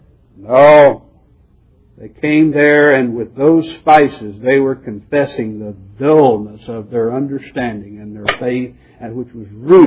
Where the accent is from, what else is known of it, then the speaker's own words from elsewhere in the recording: Midwest, United States; As most of you know, I'm from the Midwest, and sometimes our expressions are not the same.